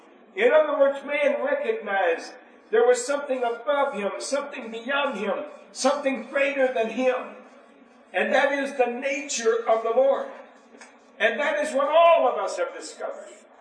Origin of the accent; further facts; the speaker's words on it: Alabama, United States; landed down there where I was raised in South Alabama.